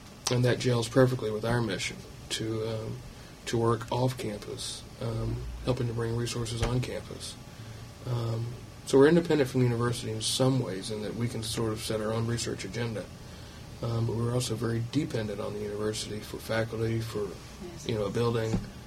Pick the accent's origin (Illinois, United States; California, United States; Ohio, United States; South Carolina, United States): South Carolina, United States; Farmer; I grew up in Farmer, South Carolina, and all Chevy pickups